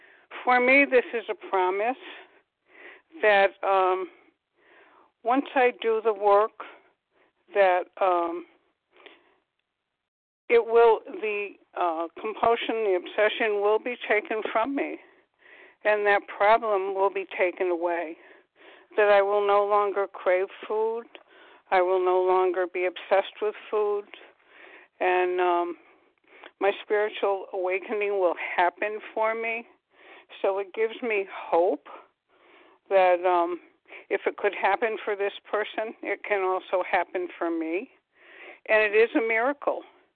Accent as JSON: {"language": "English", "region": "Connecticut", "country": "United States", "said": "Good morning. … I'm from Connecticut."}